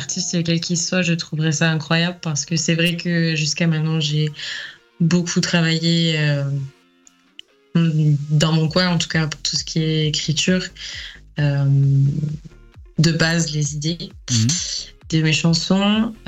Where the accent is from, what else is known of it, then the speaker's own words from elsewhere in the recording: Séméac, Occitanie, France; j'ai un mini-concert qui est prévu dans ma ville natale, à Séméac, donc dans les Hautes-Pyrénées, à côté de Tarbes